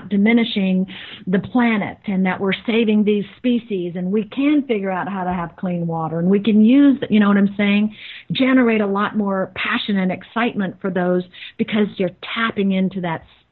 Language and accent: English; Texas, United States; Well, I'll tell you, I am a very down-to-earth human being. I grew up in Texas.